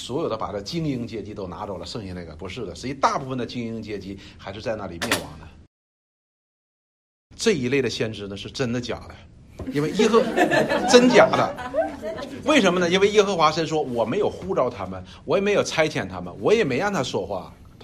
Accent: China; 所以我就觉得说，我越说我中国人的历史长吧，我越觉得羞耻。

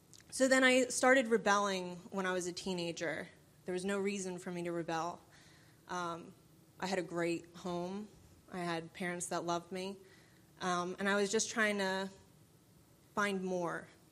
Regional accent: New Jersey, United States; moved away as an adult; now in South Carolina, United States; So I'm from New Jersey.

